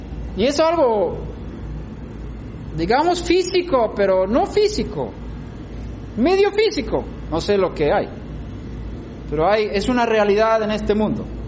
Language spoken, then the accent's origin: Spanish; Sweden; born there; Spanish is a second language; also born or lived in United States; en Suecia, donde yo nací